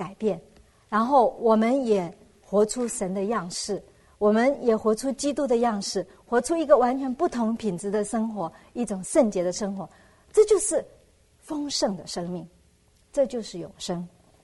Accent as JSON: {"language": "Chinese", "country": "China"}